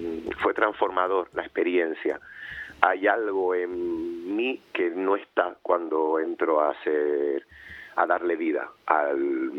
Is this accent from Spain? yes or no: yes; Las Palmas, Canary Islands, Spain; Yo siempre digo que soy de Las Palmas, de Gran Canaria, con alma de conejero